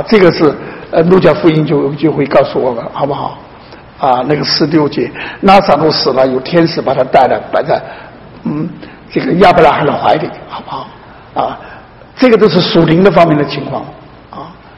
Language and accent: Chinese; China; 这是我们中国人自己讲的